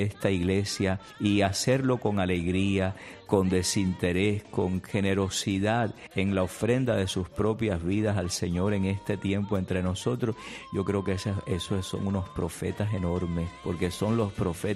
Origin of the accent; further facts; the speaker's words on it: Cuba; Les digo siempre, como cubano, les agradezco enormemente vuestra presencia entre nosotros.